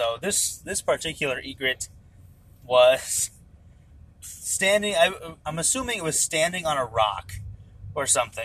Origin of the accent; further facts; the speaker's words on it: Wisconsin, United States; We're from Wisconsin.